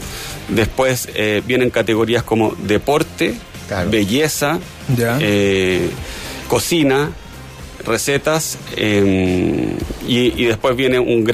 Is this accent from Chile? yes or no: yes; Chile; hoy día nos estamos enfrentando como chilenos.